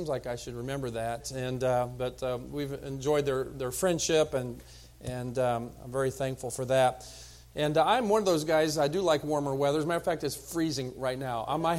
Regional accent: Kansas, United States; but we grew up in Kansas. You'd think I'd, you know, kind of be used to it, but nope, like that warm weather.

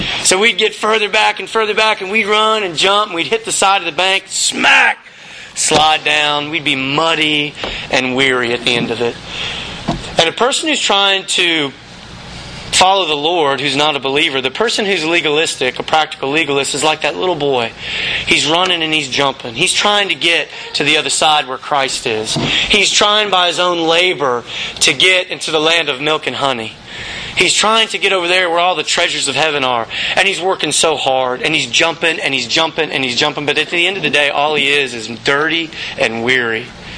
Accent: Louisiana, United States; Growing up in Louisiana, there was water everywhere.

